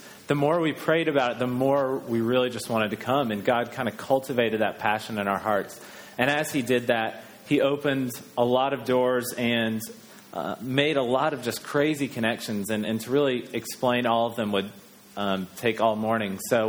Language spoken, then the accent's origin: English; Atlanta, Georgia, United States; accent: American; moved away as an adult; now in New Zealand; We are from America, and most people can figure that out pretty quick because of our accent, but hopefully this morning I won't say anything offensive or just completely wrong with an American accent. But we lived in Atlanta, Georgia for about we lived there our whole lives